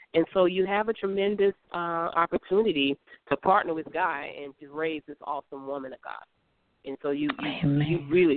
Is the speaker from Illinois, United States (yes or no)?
no; Florida, United States; when I had a book signing in my hometown here in Florida